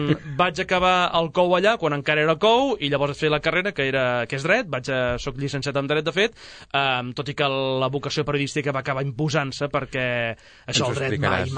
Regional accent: Sabadell, Catalonia, Spain; Vaig néixer al març de l'any 1971. Vaig tenir una infantesa extremadament plàcida i feliç, al barri de Gràcia.

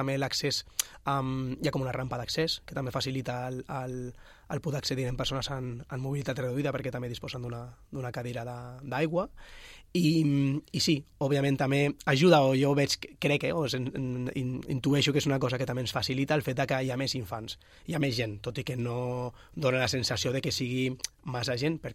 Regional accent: Valencia, Valencian Community, Spain; Soc de València.

